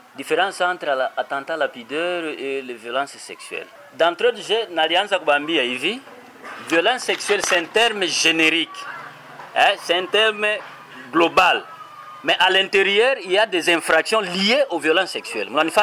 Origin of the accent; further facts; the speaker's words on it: DR Congo; Vous savez, chez nous au Congo, la possibilité pour une fille de mettre au monde, c'est à partir de 13 à 14 ans.